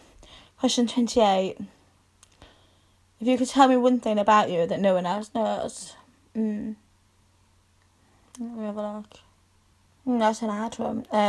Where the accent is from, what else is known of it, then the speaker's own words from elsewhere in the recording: Yorkshire and the Humber, United Kingdom; My favourite saying, because we're from Yorkshire, we go, it'll be alright, it'll all come out in the wash.